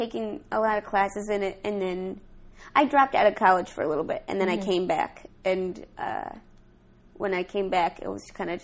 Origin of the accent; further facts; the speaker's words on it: St. Louis, Missouri, United States; And then after that, I went to St. Louis. I'm from St. Louis.